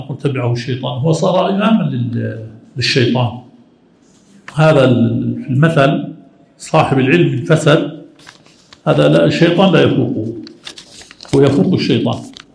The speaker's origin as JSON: {"language": "Arabic", "region": "Jerusalem", "country": "Palestine", "said": "أنا مقدسي بفضل الله وأفتخر وأحب القدس، أنا أصلي مقدسي"}